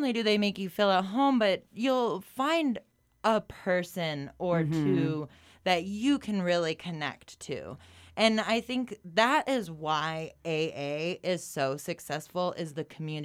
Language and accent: English; Colorado, United States; And I think we both know, growing up in the Roaring Fork Valley, coke is a little bit more of an issue than heroin.